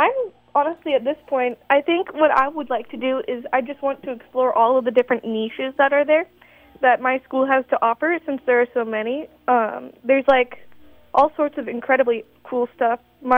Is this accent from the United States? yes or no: yes; Sacramento, California, United States; I'm from the Sacramento area.